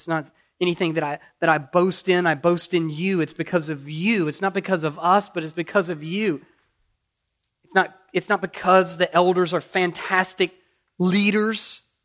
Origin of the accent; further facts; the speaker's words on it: Kentucky, United States; accent: Kentucky; That's where my Kentucky accent can be confusing.